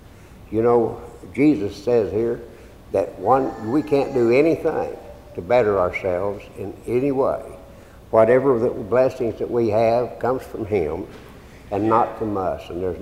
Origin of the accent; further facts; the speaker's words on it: Missouri, United States; born there; accent: hillbilly; I'm a hillbilly. I was born in South Missouri, and I speak hillbilly.